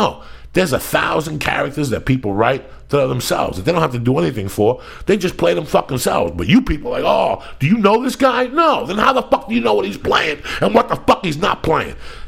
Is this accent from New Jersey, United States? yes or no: yes; New Jersey, United States; And I'm like, you know, I'm from Jersey. This is the last fucking thing I want to hear.